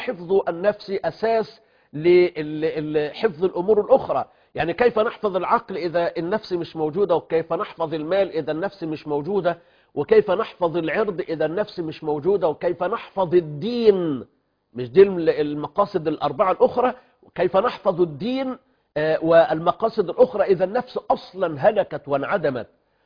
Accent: Egypt; إغلاق المساجد عندنا في مصر وفي غير بلادنا في بلاد المسلمين الأخرى

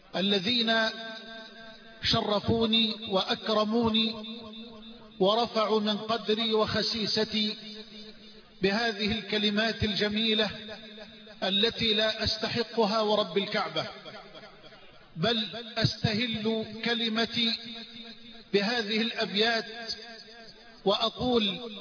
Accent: Egypt; في بلدنا مصر

